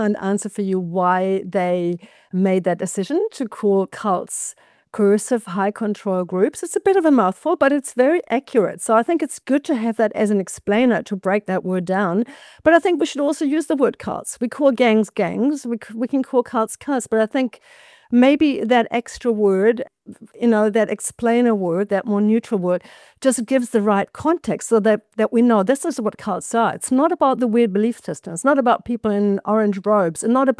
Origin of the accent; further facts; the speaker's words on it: Germany; I come from Germany.